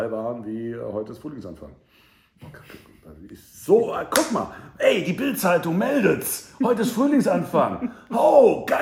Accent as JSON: {"language": "German", "town": "Cologne", "region": "North Rhine-Westphalia", "country": "Germany", "tie": "born there", "said": "Ich, bekannterweise gebürtiger Kölner, FC-Fan"}